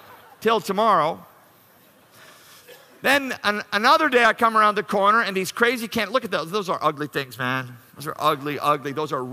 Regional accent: Canada; And I'm from Canada, okay?

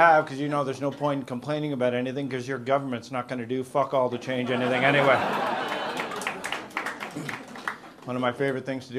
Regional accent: Canada; now in United Kingdom; Don't worry, I'm from Canada originally, but I've lived in the UK for 8 years.

